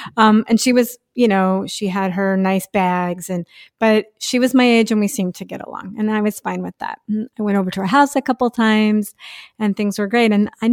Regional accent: the South, United States; And I mean, I'm from the South, so it wasn't like I'd never heard that stuff before

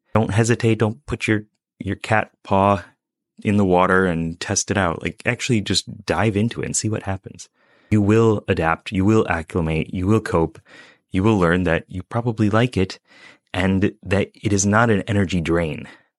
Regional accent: Michigan, United States; moved away as an adult; now in Japan; Since I turned 18 in Japan, like I moved over here from Michigan on this adventure

